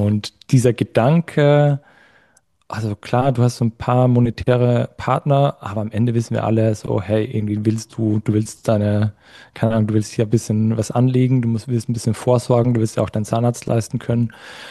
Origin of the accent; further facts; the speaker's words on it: Austria; Ich wollte immer so, hey, hier ist bei uns in Österreich ist so schön, ich muss nicht unbedingt weg.